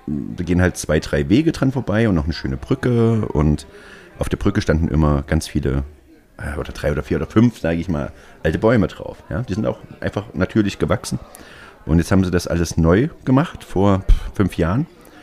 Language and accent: German; Erfurt, Thuringia, Germany; aus meiner Heimatstadt, dem wunderschönen Erfurt